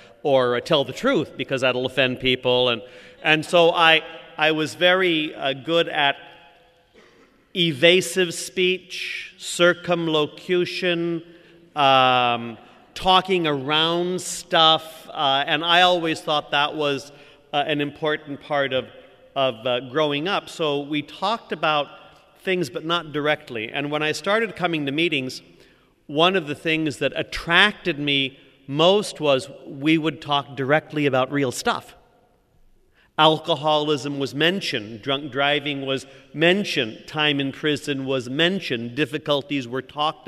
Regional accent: San Jose, California, United States; born there; I'm 57 years old. I was born in San Jose, California.

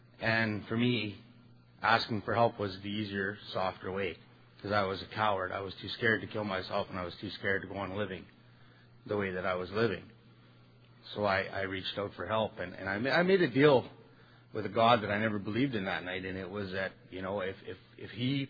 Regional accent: Edmonton, Alberta, Canada; You know, I come from Edmonton, Alberta.

